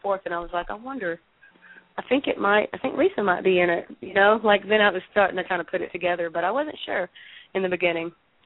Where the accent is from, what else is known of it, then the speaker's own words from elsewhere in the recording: Arkansas, United States; born there; I was born in Arkansas, and he was kind of a country guy.